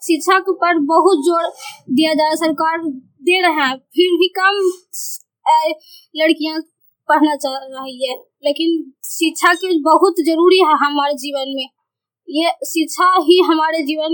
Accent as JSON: {"language": "Hindi", "town": "Rukhai", "country": "India", "said": "मैं रुखाई की रहने वाली हूँ, चन्नी प्रखंड से हूँ।"}